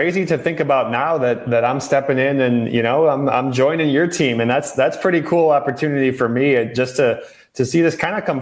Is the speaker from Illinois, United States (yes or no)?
yes; Mokena, Illinois, United States; And so actually Mokena kids don't go to Lincoln Way East anymore, but I'm from Mokena.